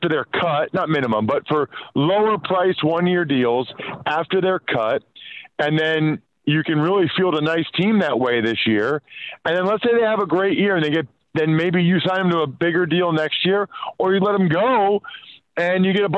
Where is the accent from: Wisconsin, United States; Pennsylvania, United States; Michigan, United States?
Pennsylvania, United States; Reading; if you grew up where I grew up in Reading, Pennsylvania, you're a diehard Eagles fan outside of Philly.